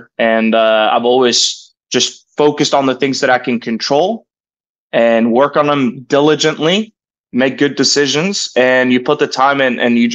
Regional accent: Norway; Well, I would say like, when I grew up in Norway and even coming to school here in my first few years

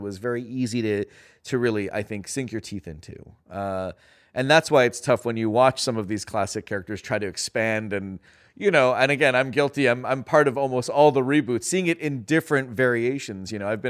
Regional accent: Toronto, Ontario, Canada; born there; I was born in Toronto. I've never been to the Philippines.

